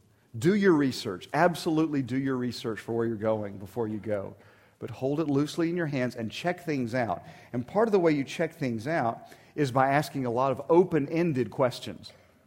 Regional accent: United States; But I'm an American, so I'm not going to buy 13.

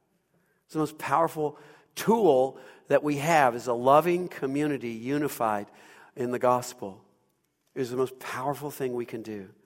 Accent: Owensboro, Kentucky, United States; someone from my hometown in Owensboro, Kentucky, who looks like me and talks like me

